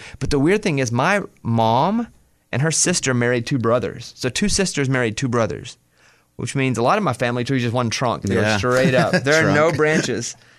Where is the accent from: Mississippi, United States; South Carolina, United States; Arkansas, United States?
Arkansas, United States; born there; I was born in Arkansas.